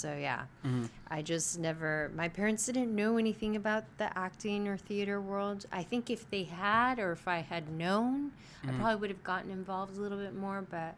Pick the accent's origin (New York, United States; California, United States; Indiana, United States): California, United States; Hollywood; born there; Oh, interestingly enough, I didn't grow up far from here. Actually, I was born in Hollywood.